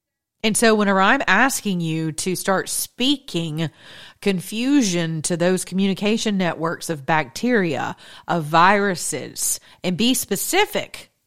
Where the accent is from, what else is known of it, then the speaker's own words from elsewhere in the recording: Georgia, United States; So in closing, I do want to say congratulations to the Georgia Bulldogs right here in my home state.